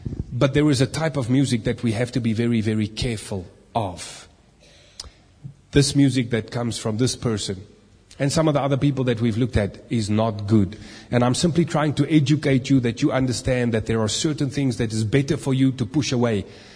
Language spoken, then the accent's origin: English; New Zealand; She's in my home country of New Zealand at the moment doing a couple of concerts. Honestly, I would enjoy going to it, but it would be too embarrassing. I'm a 19-year-old guy